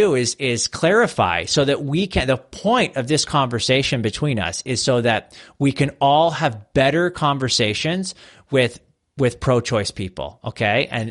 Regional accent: Canada; I'm over here in Canada. I don't know if I mentioned that. So I'm Canadian.

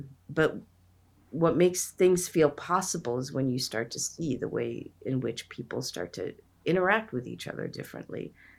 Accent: India; I'm Indian, and in my country, and it's in grounded in Hinduism is the term namaste

